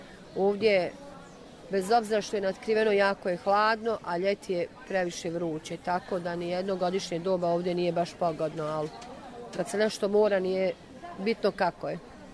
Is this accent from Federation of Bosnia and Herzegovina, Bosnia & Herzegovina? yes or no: no; Banja Luka, Republika Srpska, Bosnia & Herzegovina; iz Banja Luke.